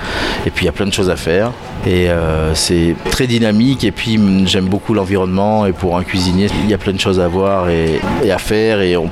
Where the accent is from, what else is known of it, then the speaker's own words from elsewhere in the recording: Nouvelle-Aquitaine, France; Alors, je suis français d'origine et je viens d'une région qui s'appelle le Périgord. Périgord, c'est dans le sud-ouest de la France.